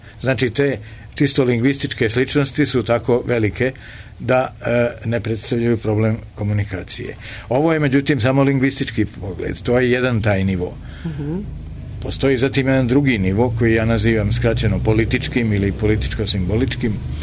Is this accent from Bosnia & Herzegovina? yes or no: yes; Sarajevo, Federation of Bosnia and Herzegovina, Bosnia & Herzegovina; Ja sam rođen i odrastao u Sarajevu, u jednoj sredini koja je bila možda multikulturna, ali jednojezična.